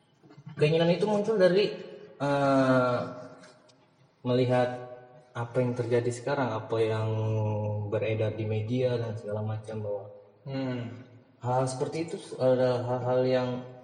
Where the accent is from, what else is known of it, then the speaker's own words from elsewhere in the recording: Papua, Indonesia; born there; Saya kan lahirnya di Papua. Saya masih cukup sulit mengetahui daerah saya sendiri yang Flores itu, yang saya asli dari sana.